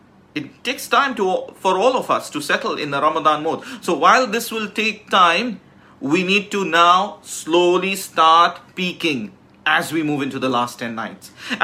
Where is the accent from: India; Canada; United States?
India; Kolkata, West Bengal; I'm from India. From the city of Kolkata. Way close to Bangladesh